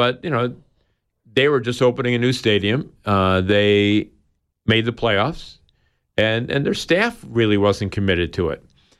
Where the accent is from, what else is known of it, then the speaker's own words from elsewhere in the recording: Chicago, Illinois, United States; And I'm also being born and raised in Chicago, a big Bears fan.